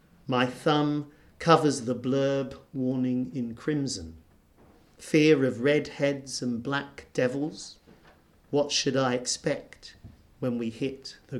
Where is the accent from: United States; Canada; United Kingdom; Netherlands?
United Kingdom; East of England; because I grew up in Bedfordshire.